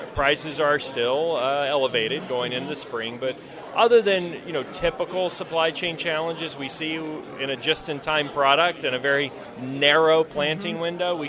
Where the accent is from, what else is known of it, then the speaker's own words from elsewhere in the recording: Glen Rose, Texas, United States; Yeah, so I'm from Texas. I grew up in a small rural Texas town called Glen Rose. My dad was an ag teacher there